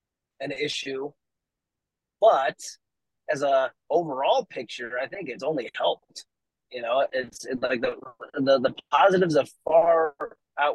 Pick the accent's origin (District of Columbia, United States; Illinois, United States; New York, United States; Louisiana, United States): Illinois, United States; Chicago; now in Florida, United States; Illinois, because I'm from Chicago and I have a lot of contacts there.